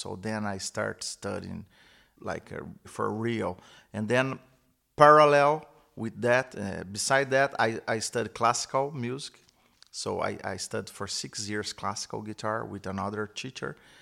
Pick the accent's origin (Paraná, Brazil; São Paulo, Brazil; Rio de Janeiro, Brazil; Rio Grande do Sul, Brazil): São Paulo, Brazil; Franca; So I am from Franca. It's a small town in Brazil. I was born there in 1980, and I started playing very young.